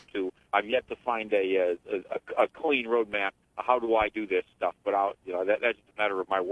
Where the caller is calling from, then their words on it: Penfield, United States; Up in Penfield.